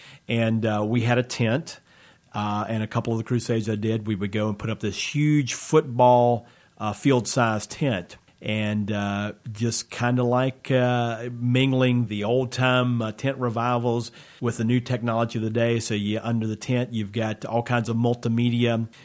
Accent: Harrisonburg, Virginia, United States; we did an event here in Harrisonburg. So it was kind of neat to come back to my hometown and do something there.

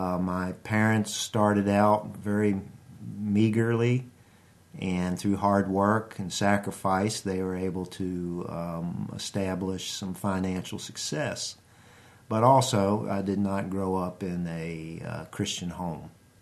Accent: Harrisonburg, Virginia, United States; born there; I was born in Harrisonburg. Lived in Harrisonburg since 1974, but before that point, I lived in 8 different places. My family moved around a lot.

